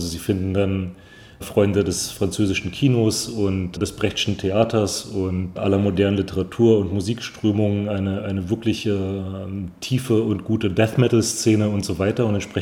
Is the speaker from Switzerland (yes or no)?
no; Sofia, Sofia City, Bulgaria; also born or lived in Berlin, Germany; Ich bin in Ostberlin geboren, bin in Sofia aufgewachsen, als Kind eine Zeit lang und habe dann, wie das zu DDR-Zeiten möglich war, dort jeden Urlaub verbracht